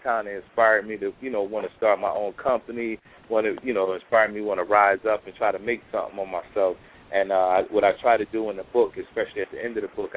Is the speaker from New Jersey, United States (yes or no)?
yes; Trenton, New Jersey, United States; it's actually a autobiography about my younger years growing up in Trenton, New Jersey.